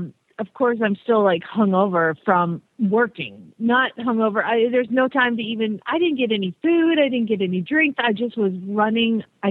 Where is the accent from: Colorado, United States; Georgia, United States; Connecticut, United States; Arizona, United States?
Arizona, United States; Phoenix; from Phoenix, Arizona.